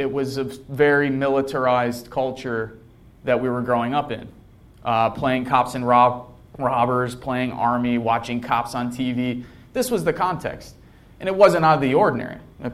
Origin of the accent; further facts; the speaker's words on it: Michigan City, Indiana, United States; So I came down from Michigan City, Indiana.